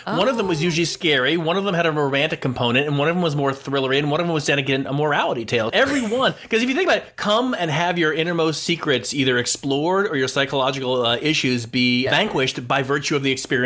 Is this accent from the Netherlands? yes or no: no; Massachusetts, United States; No, I grew up in Massachusetts.